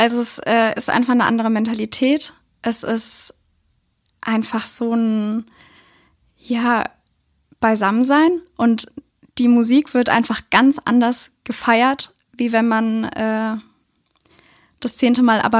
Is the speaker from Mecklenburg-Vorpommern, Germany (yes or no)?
no; Osthofen, Rhineland-Palatinate, Germany; also ich bin in Osthofen groß geworden. Das ist in der Nähe von Mainz. Genau, also im Südwesten von Deutschland.